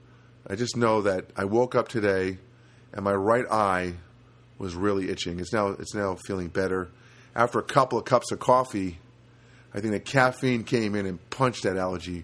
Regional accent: East Coast, United States; moved away; I never had allergies growing up in the East Coast. And I come out here, and I got me some allergies. And I've been here a long time

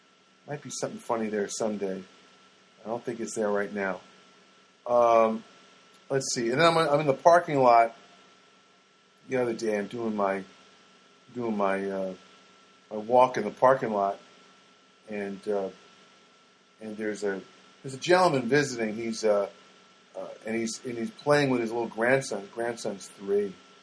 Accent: New Jersey, United States; So I grew up in Jersey, man.

